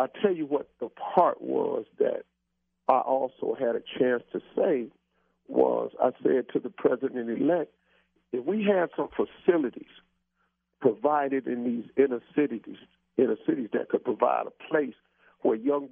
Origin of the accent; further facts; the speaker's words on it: Cleveland, Ohio, United States; I mentioned that I was from Cleveland, and they were very receptive because they want to do something with these inner cities.